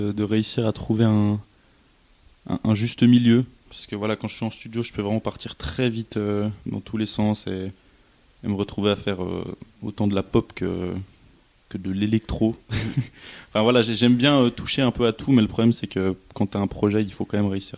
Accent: Switzerland; je viens pas de Paris, loin de là, je viens d'un petit bled en Suisse.

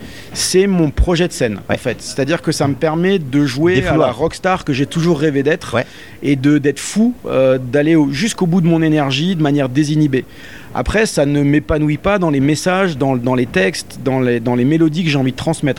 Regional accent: Forbach, Grand Est, France; accent: Lorraine; now in Paris, France; Je suis né à 10 km de Saarbrücken, à Forbach, où je n'habite plus depuis plus de 20 ans. Ça fait un peu plus de 20 ans que je suis parisien. Mais j'ai encore toute ma famille qui y est et j'y vais régulièrement.

